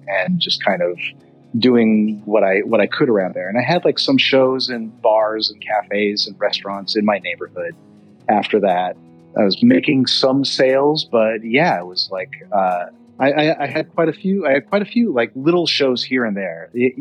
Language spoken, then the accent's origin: English; Minnesota, United States; I felt like because I was from Minnesota, I had like this kind of more diligent like work ethic